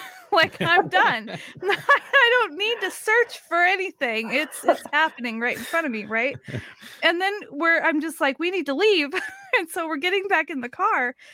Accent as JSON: {"language": "English", "region": "Oregon", "country": "United States", "said": "here I am from Oregon, and in Oregon at night, the sound, it's really quiet"}